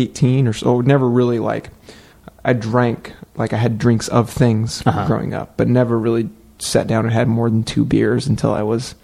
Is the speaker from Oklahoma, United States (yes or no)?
no; Oregon, United States; oh dude, I grew up on the Oregon coast.